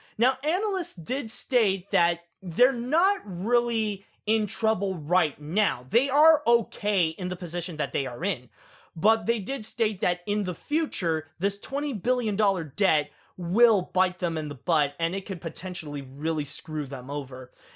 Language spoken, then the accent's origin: English; Canada; Sadly, as a Canadian, I guess I'm not going to see what Disney is going to do with it